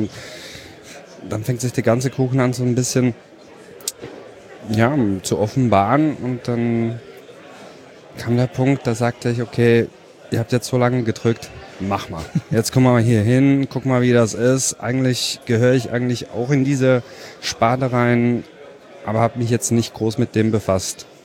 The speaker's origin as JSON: {"language": "German", "region": "Zurich", "country": "Switzerland", "said": "Ich komme aus Zürich. Bisschen weiter weg von hier"}